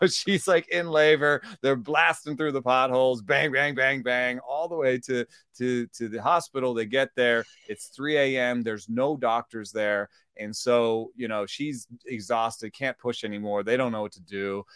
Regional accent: Jamaica; born there; I was born in Jamaica

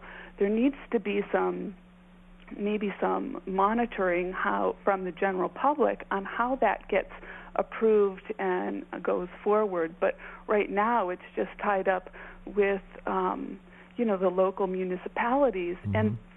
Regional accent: Midwest, United States; And I grew up in the Midwest, so I really, you know, saw the full exposure of it

